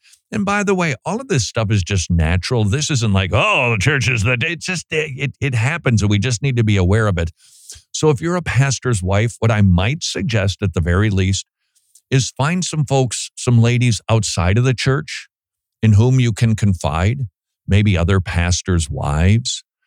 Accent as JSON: {"language": "English", "town": "St. Paul", "region": "Minnesota", "country": "United States", "moved": "yes", "lives_now": "Atlanta, United States", "said": "We came from St. Paul, Minnesota. Wow, I've been trying to say that like I'm not from there, but I can't help it. St. Paul, Minnesota, then down to Atlanta."}